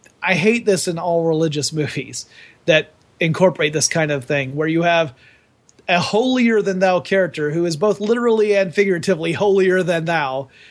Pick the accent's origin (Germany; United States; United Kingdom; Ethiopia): United States; Southeast; It's the growing up in Southeast United States in the heart of Southern Baptist territory, I saw this kind of bullshit all the time.